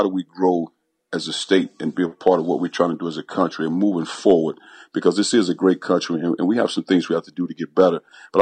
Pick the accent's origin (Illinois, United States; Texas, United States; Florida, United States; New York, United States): Illinois, United States; East St. Louis; when growing up in East St. Louis, we didn't have a lot of things, Coach.